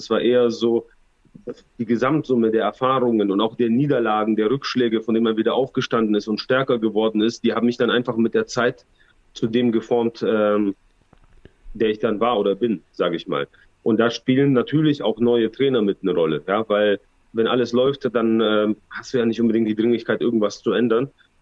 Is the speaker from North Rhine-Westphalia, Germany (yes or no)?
no; Balingen, Baden-Württemberg, Germany; ich komme aus Balingen, hier gab es kein MMA, bevor wir es halt nicht gemacht haben